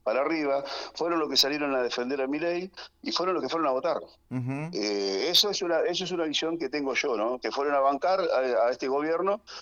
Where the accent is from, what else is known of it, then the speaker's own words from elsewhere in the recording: Argentina; como pueblo, como ciudadanos, como habitante argentino